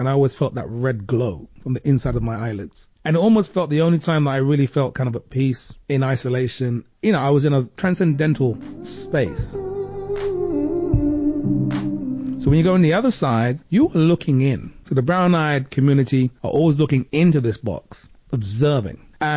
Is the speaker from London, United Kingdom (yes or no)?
yes; London, United Kingdom; I immediately hark back to my early years as a young kid growing up in London and seeing the National Front on the street corners.